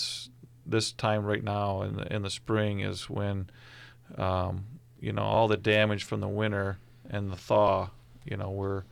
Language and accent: English; Michigan, United States; I was born and raised in Osceola County.